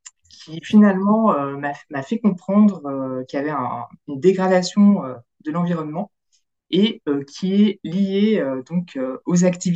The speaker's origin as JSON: {"language": "French", "town": "Lyon", "region": "Auvergne-Rhône-Alpes", "country": "France", "tie": "born or raised there", "lives_now": "Metz, France", "said": "Alors, je suis originaire de Lyon. Je suis ingénieure de formation avec une spécialisation dans les industries textiles et j'habite Metz."}